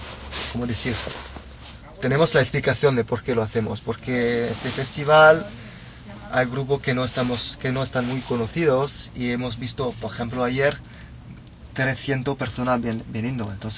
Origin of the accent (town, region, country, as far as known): France; born or raised there; Spanish is a second language